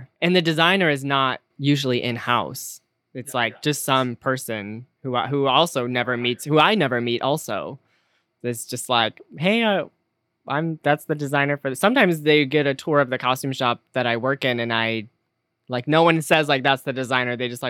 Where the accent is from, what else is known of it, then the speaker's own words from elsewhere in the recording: Detroit, Michigan, United States; So my family, because I'm from the Detroit area, all of my family has filtered through the auto industry.